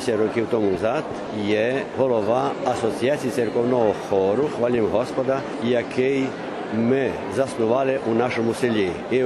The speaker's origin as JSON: {"language": "Ukrainian", "country": "Romania", "said": "хоча й ми з Румунії, ми українці у Румунії, але ми приходячи на Україну, ми думаємо, що прийшли до нас."}